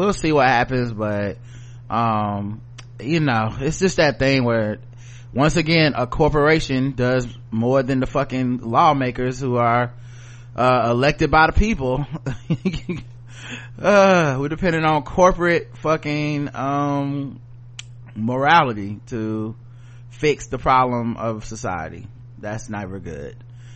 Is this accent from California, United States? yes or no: no; North Carolina, United States; and we're from North Carolina. I know we have a concealed carry thing.